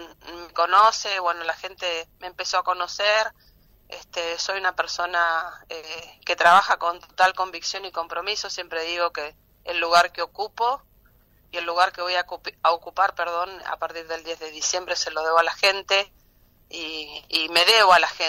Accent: Plotier, Neuquén, Argentina; soy nacida y criada acá en Plotier, tengo una trayectoria como empleada municipal

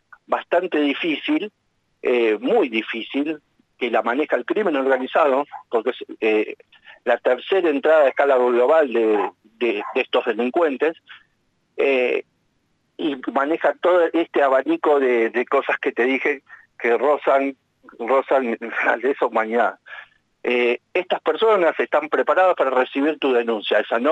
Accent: Neuquén, Argentina; los que somos de Neuquén tenemos el recuerdo

